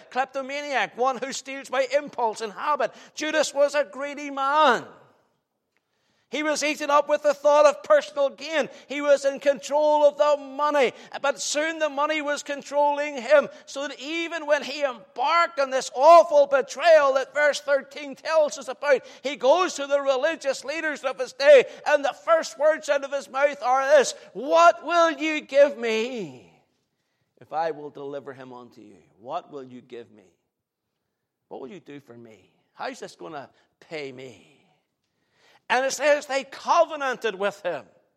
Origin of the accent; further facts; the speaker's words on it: United Kingdom; We're British people.